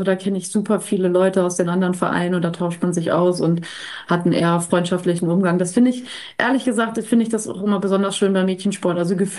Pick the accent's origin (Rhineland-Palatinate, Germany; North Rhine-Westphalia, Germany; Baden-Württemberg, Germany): North Rhine-Westphalia, Germany; born there; ich komme ja gebürtig aus Westfalen.